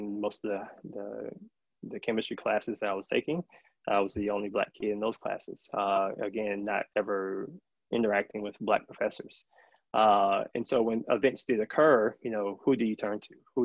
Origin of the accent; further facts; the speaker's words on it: North Carolina, United States; So I grew up in North Carolina, in the South, where you already have these racial tensions and divisions.